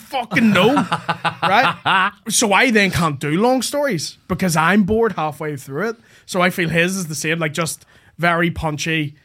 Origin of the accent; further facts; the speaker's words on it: Belfast, Northern Ireland, United Kingdom; He was from Liverpool, I was from Belfast.